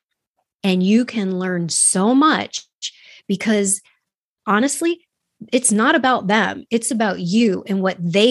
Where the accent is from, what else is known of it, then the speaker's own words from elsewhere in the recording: Avon, New York, United States; from Avon, New York, just, you know, from a town that has more cows than people.